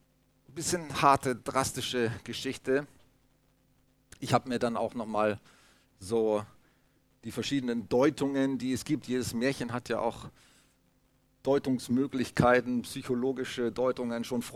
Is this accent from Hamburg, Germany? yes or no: yes; Hamburg, Germany; Ich bin damit groß geworden, ich bin ja aus Hamburg, ein Hamburger Jung. Ich habe selber zwar kein Plattdeutsch gesprochen, aber mein Großvater, mein Opa, der hat immer nur Plattdeutsch geschnackt.